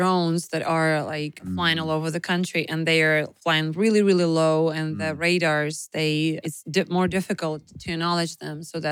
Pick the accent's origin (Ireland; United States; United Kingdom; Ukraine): Ukraine; English is a second language; our capital, the city, Kyiv, has like enormous blackouts. And my hometown, we have a schedule